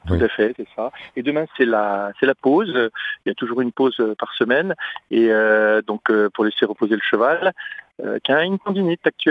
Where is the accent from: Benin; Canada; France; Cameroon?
France; East; Alors là, comme je connais, moi je viens de l'Est, donc je prends mes anti-sèches.